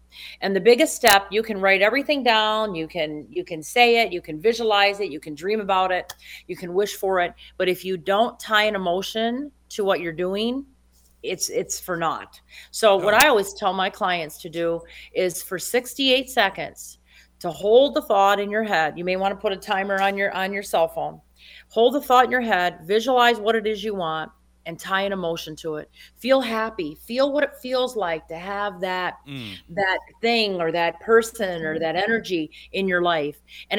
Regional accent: Louisiana, United States; I'm from Louisiana, 100, even though I don't have the accent

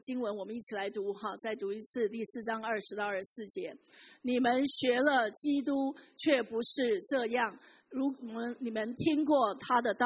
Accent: China; 我们中国人的新年

